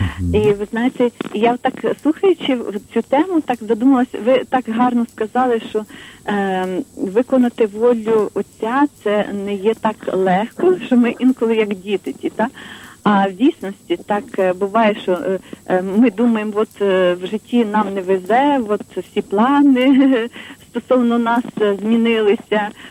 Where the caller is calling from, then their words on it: Lviv, Lviv Oblast, Ukraine; Львів, вітаю вас.